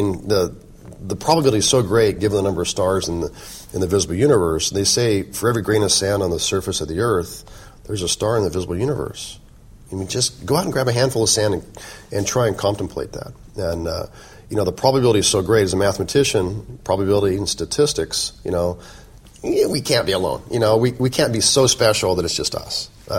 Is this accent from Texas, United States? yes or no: no; Colorado, United States; also born or lived in Oklahoma; I was born in Oklahoma, but I moved away early on. My heritage and my Chickasaw heritage comes from my mother's side of the family. My great-grandmother's full-blood Chickasaw. But I've always been very proud of my heritage, but I grew up outside of the tribe. I lived in Colorado.